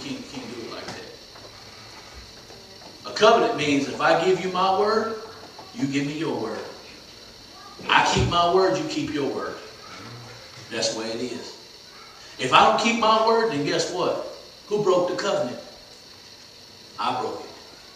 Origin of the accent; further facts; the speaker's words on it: Oklahoma, United States; I'm from Oklahoma, and guess what that means?